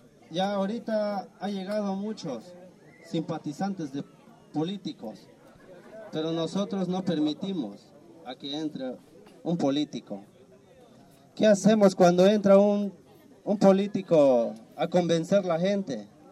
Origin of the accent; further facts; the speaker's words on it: Tila, Chiapas, Mexico; Nosotros venimos desde Tila, Chiapas.